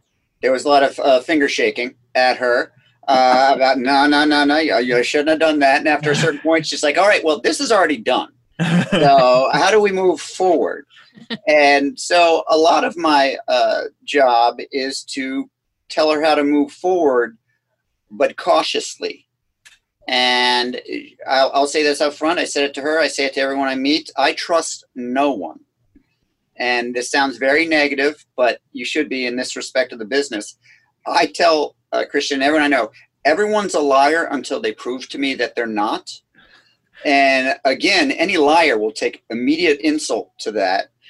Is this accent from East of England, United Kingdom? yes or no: no; Scotland, United Kingdom; So being Scottish and being a cheap bastard, I told her not to submit to any festivals until she tells me